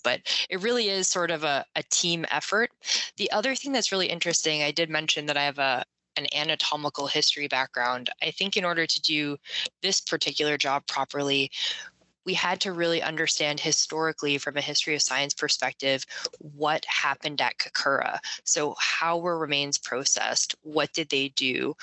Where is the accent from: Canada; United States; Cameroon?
Canada; I'm Canadian originally.